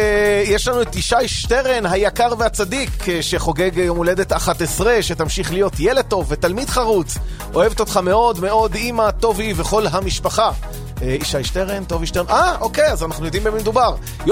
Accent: Bat Yam, Tel Aviv District, Israel; אני בת ימי במקור

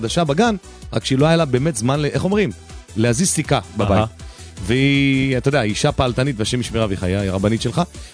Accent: Rishon LeZion, Central District, Israel; אני גדלתי איתם בראשון לציון.

